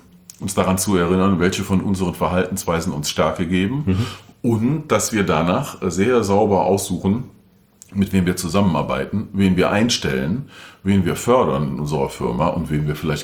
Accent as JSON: {"language": "German", "region": "North Rhine-Westphalia", "country": "Germany", "said": "Ich komme aus dem Rheinland, nähe Köln."}